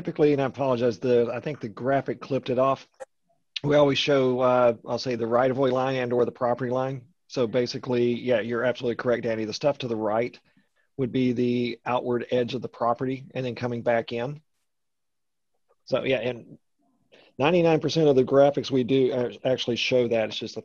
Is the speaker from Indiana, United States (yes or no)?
no; Tennessee, United States; also born or lived in Central Kentucky; You know, I grew up in East Tennessee, lived in Central Kentucky, so it's horse country